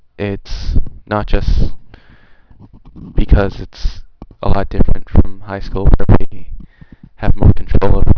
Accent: Chula Vista, California, United States; also born or lived in San Diego; I was born in San Diego at the Balboa Naval Hospital. I originally grew in Chula Vista, and I've moved to Bonita from then.

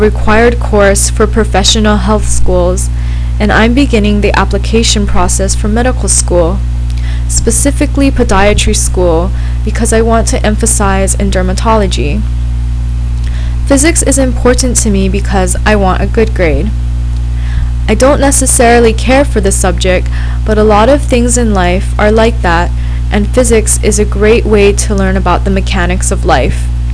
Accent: Mililani, Hawaii, United States; I'm 21 years old and I'm from Mililani on the island of Oahu in Hawaii.

